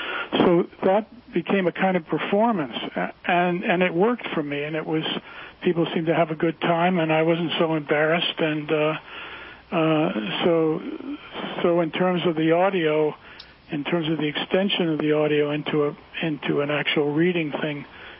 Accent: Hudson, New York, United States; he came to my hometown of Hudson, New York, and wanted to do a reading with me

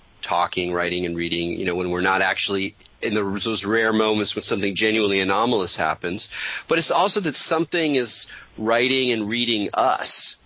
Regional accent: California, United States; since I also kind of basically did a book on Weird California, I thought we would bond on or at least my home state.

